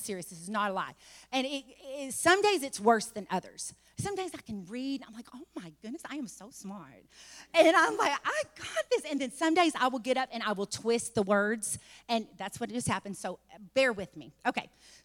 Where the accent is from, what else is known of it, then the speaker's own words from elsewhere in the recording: the South, United States; We came from the South. I better say yes, ma'am. I better say yes, sir.